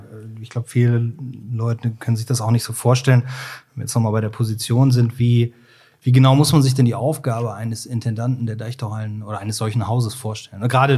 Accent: Cologne, North Rhine-Westphalia, Germany; born there; Ich komme ja auch aus dem Rheinland. Ich bin ja gebürtiger Kölner. Das hört man mir nicht so an wie Ihnen, den Rheinländern tatsächlich.

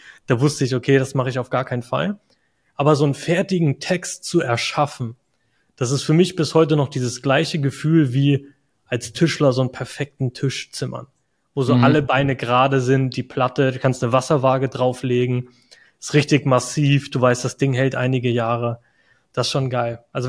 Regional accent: Northern Germany, Germany; als Norddeutscher ist das Gebirge Harz schon insane gebirgig.

